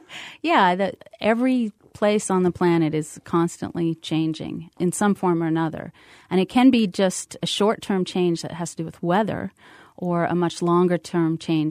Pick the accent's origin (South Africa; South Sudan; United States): United States; Montana; I grew up in Montana where it's very cold, and so I enjoy working and living in warm places.